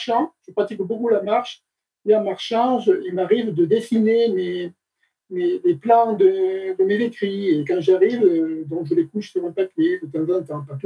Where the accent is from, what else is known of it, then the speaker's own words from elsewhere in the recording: Nîmes, Occitanie, France; moi, je suis natif de Nîmes, j'ai habité d'un petit village de l'Avonage qui s'appelle Calvisson, et le village où j'étais, c'est un hameau qui s'appelle Saint-Saint.